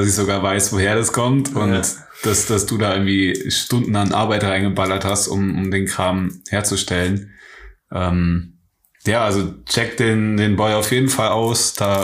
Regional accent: Trier, Rhineland-Palatinate, Germany; now in Cologne, Germany; ich bin ja in Trier aufgewachsen, habe da dann den Bachelor gemacht und bin dann nach Köln gezogen, um den Master zu machen.

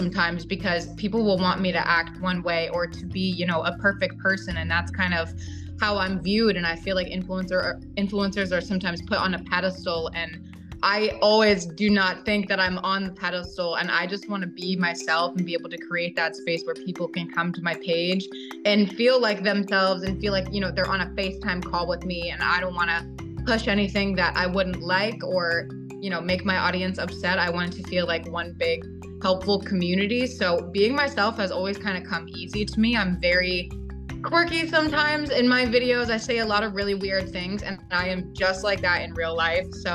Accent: Virginia, United States; now in Los Angeles, United States; I'm originally from Virginia, and then about 2 or 3 years ago, I moved out to LA to pursue my dreams in social media.

